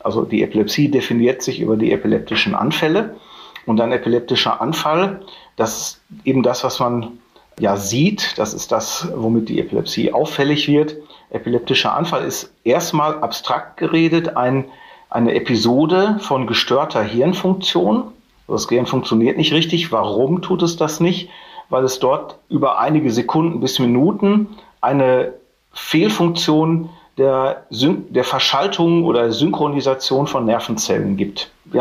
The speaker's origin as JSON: {"language": "German", "town": "Hamm", "region": "North Rhine-Westphalia", "country": "Germany", "tie": "born or raised there", "said": "Ich bin in Hamm-Westfalen geboren und aufgewachsen"}